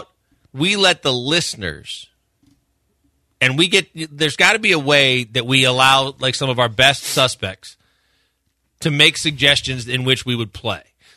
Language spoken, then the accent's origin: English; Wisconsin, United States; I'm from Wisconsin, Barry.